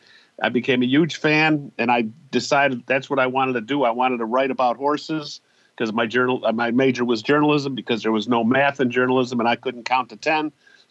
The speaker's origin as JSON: {"language": "English", "town": "Rochester", "region": "New York", "country": "United States", "tie": "born or raised there", "said": "Well, when I was growing up in Rochester, New York, I didn't know the difference between a horse and a cow."}